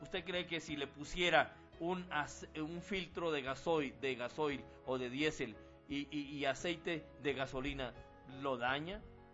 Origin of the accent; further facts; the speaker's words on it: Colombia; now in Dominican Republic; me quedé como misionero allá en República Dominicana. Ya juramenté, ahora en el año 2000 soy colombo dominicano.